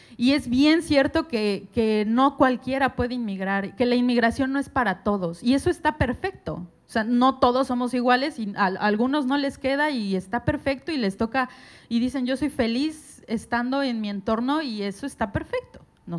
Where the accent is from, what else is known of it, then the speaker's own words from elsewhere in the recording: Mexico; Yo vengo de México, yo conozco acá unas caras...